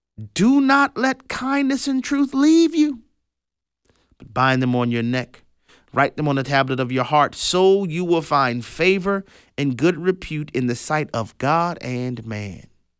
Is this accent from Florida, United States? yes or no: no; New Orleans, Louisiana, United States; There have been many times growing up in New Orleans, I would have conversations with families.